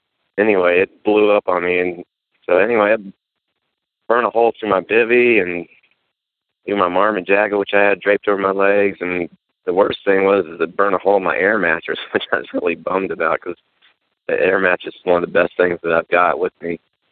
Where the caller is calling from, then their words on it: Lake Mary, Florida, United States; I'm calling in from Lake Mary.